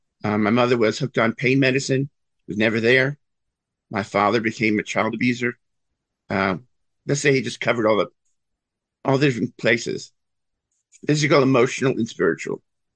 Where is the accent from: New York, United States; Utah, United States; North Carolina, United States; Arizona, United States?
New York, United States; now in Jackson, United States; I'm a New Yorker. I grew up in New York. I currently live in Jackson, Mississippi, the other end of the world for a lot of people.